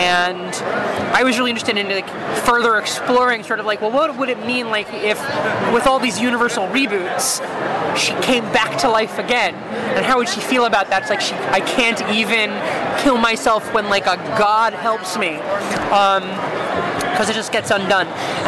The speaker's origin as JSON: {"language": "English", "region": "Virginia", "country": "United States", "said": "Yeah, I'm from Virginia, so I know how it is."}